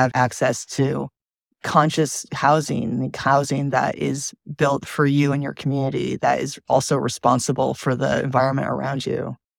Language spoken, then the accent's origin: English; Michigan, United States; Yeah, I mean, of course, there's always like, I grew up in Michigan. And so I still have a lot of friends there, family friends.